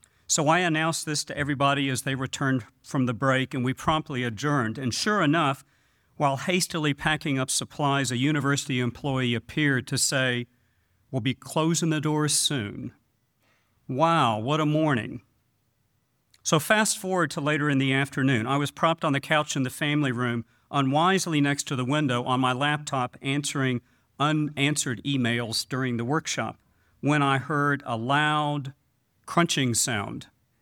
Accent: Louisville, Kentucky, United States; And it was the last of a 4-day employment workshop in my hometown of Louisville, Kentucky.

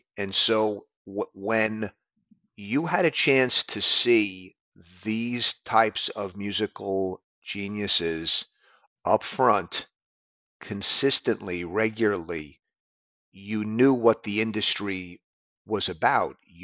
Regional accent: New York City, New York, United States; Well, I grew up in New York City, and I had an opportunity as a kid to check out some of the greatest jazz musicians alive at the time.

